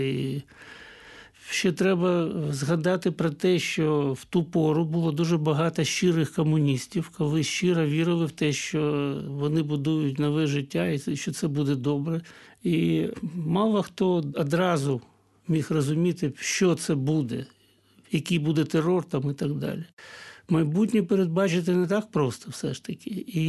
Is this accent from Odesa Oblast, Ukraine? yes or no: no; Kharkiv, Kharkiv Oblast, Ukraine; І коли в моєму рідному Харкові